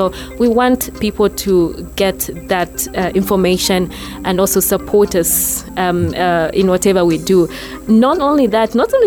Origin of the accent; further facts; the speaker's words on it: Chingola, Copperbelt, Zambia; Everyone who grew up on the Copper Belt, I grew up on the Copper Belt in Chingola.